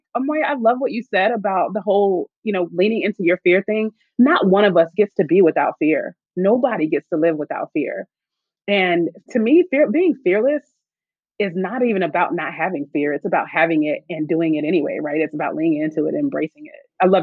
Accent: Tallahassee, Florida, United States; For me, it was, you know, I'm just growing up in Tallahassee and maybe one day I'll leave here and move to Atlanta, right?

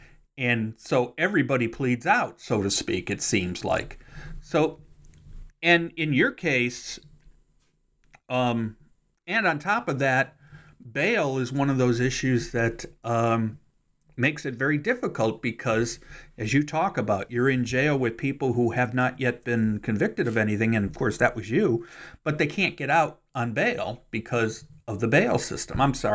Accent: Cleveland, Ohio, United States; I'm actually from Cleveland, but been down here in Kentucky for a while.

